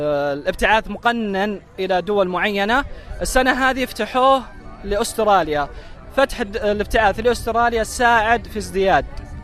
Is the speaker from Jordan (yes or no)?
no; Saudi Arabia; now in Perth, Australia; تواجدنا هنا بدون مسميات، احنا سعوديين